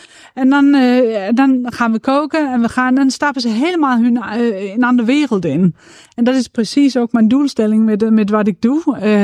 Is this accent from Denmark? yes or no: yes; Central Denmark Region, Denmark; Dutch is a second language; in het gebied waar ik ben opgegroeid. En dat is op het platteland, ten noorden van Aarhus.